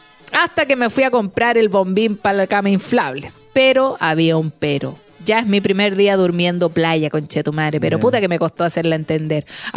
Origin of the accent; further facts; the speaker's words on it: Chile; now in United States; Comenzamos una relación a distancia, ya que ambas somos chilenas.